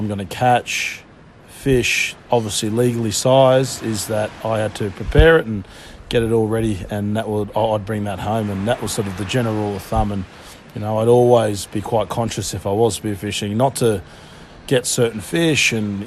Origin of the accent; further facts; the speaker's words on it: Narrabeen, New South Wales, Australia; for me, you know, I grew up in Narrabeen, always got brought up around the water, so surf and fish as a kid